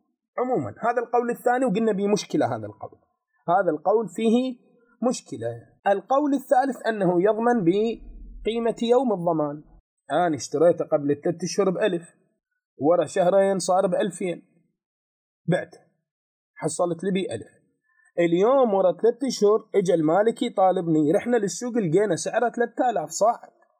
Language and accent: Arabic; Iraq; بمحرم وصفر احنا عندنا بالعراق هاي الاشياء، المواد الغذائية زين واللحوم تغلى